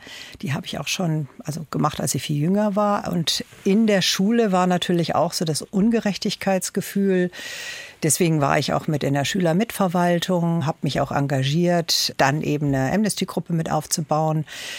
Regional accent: North Rhine-Westphalia, Germany; ich komme aus dem Ruhrgebiet und ich weiß, wie es da ist

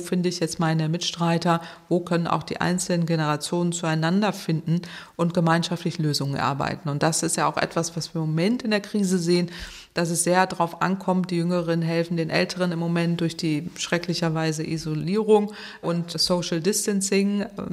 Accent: Northwest Germany, Germany; Ich komme aus dem Nordwesten Deutschlands, da gibt es ganz viel Gegenwind.

